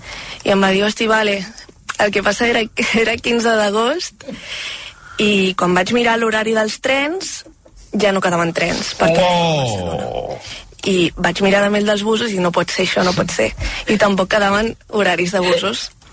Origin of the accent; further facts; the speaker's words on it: Barcelona, Catalonia, Spain; ell vivia a Vic i jo sóc de Barcelona